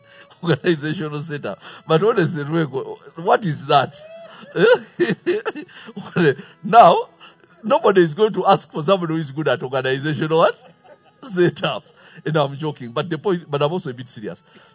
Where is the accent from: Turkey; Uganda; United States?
Uganda; Western Region; Then what shocked me is she learned that I'm from Bunyoro.